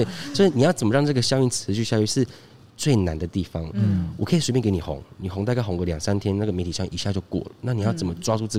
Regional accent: Taiwan; 我是台湾人

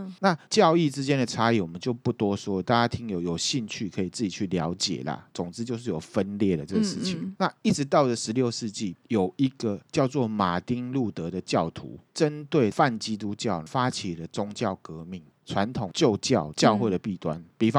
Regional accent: Taiwan; 就像我们台湾人会去问卜一样嘛。

